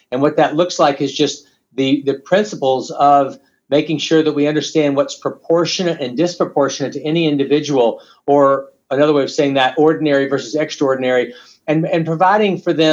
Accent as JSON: {"language": "English", "country": "United States", "tie": "born or raised there", "also_born_or_lived": "Venezuela"}